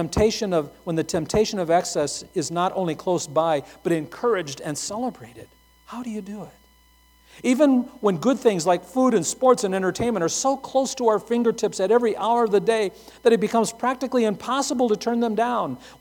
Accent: United States; now in Tanzania; at the end of the day, I'm still an American.

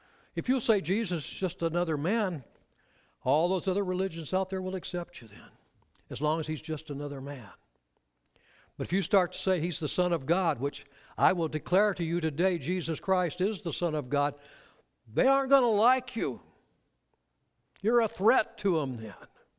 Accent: California, United States; Growing up in Southern California, we experienced earthquakes.

